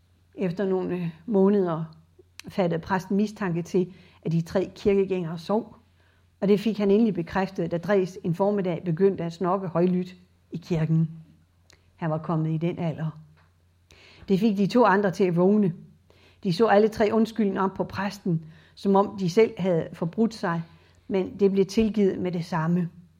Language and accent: Danish; North Denmark Region, Denmark; Og de passer godt på os vestjyder. thyboer, som en også, hvor jeg kommer fra.